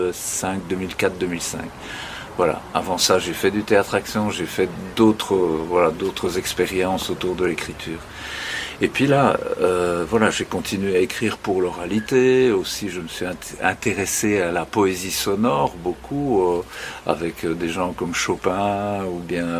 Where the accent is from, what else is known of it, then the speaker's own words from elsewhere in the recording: Liège, Wallonia, Belgium; je rentrais en Belgique parce que voilà, je suis né en Belgique, je suis liégeois d'origine.